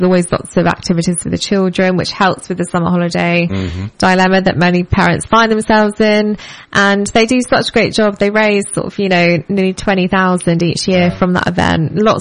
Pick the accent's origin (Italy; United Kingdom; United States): United Kingdom; I think, you know, we're very British, aren't we?